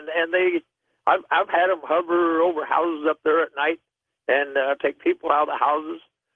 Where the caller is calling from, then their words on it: Florence, South Carolina, United States; I'm actually just outside of Florence. I'm 15 miles from Florence.